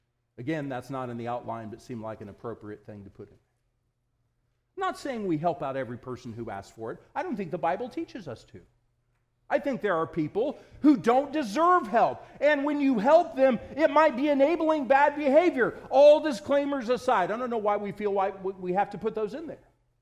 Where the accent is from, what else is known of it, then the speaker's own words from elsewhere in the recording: Indiana, United States; I'm not from around here, by the way. I grew up in Indiana.